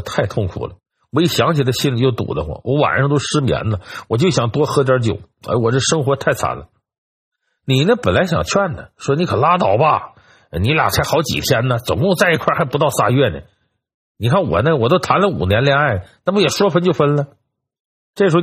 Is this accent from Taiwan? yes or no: no; China; 我们中国人咱不客气点说